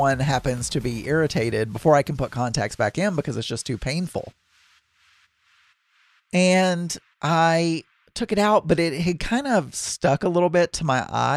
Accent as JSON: {"language": "English", "region": "Arkansas", "country": "United States", "tie": "born or raised there", "said": "I grew up in South Arkansas."}